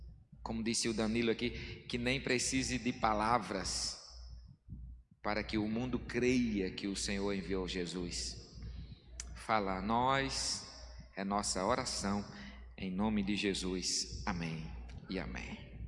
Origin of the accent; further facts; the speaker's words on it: Caicó, Rio Grande do Norte, Brazil; now in Recife, Brazil; eu não sou do Recife, nós somos de Caicó, mas há 27 anos que nós moramos em Recife e eu me considero mais recifense do que potiguar